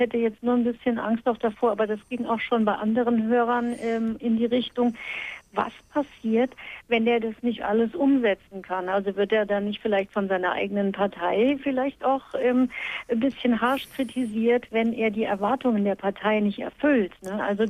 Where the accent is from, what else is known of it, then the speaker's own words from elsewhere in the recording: Hesse, Germany; born there; ich bin gebürtige Hessin und bei uns sagt man, der lässt sich die Wurst nicht vom Brot ziehen.